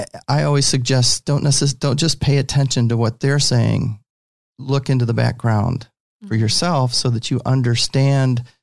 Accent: Michigan, United States; also born or lived in Texas; I grew up in Michigan and ended up meeting my wife on a blind date.

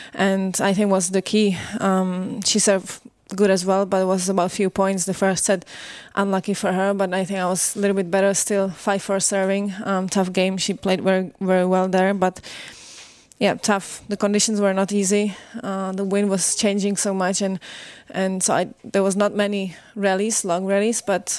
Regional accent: Prague, Czechia; I'm from Prague, and so I like to see them when I have time off.

